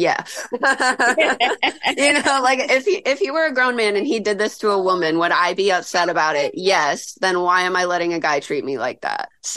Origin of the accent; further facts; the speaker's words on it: Midwest, United States; And because I'm from the Midwest and all these city girls are wearing like tube tops and crop tops.